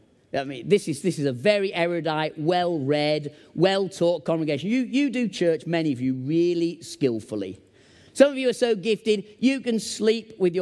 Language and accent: English; Preston, North West England, United Kingdom; also born or lived in Sheffield; I was born in Sheffield in Yorkshire, and I grew up in Preston in Lancashire, so I'm a bit confused.